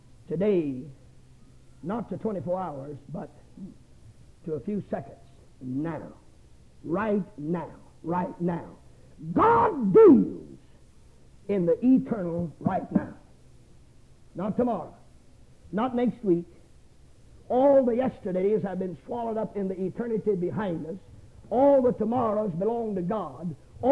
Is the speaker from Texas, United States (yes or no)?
no; South Carolina, United States; I come from South Carolina.